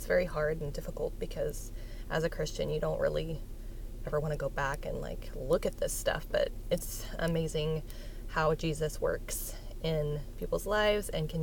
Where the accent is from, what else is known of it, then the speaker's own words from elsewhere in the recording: Tulsa, Oklahoma, United States; I am 36 years old. I am from Tulsa, Oklahoma